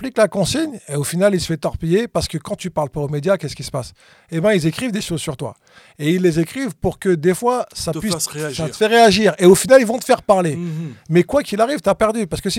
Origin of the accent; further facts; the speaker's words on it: France; réside à Paris. Même si je passe beaucoup de temps à l'étranger, aux USA ou en Afrique, j'ai quand même un pied à terre en France. Je suis connecté avec la France. Ça reste là d'où je viens.